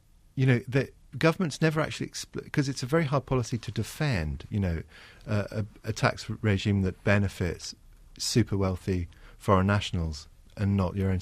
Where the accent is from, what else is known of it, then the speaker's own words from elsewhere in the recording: Hong Kong; I grew up in Hong Kong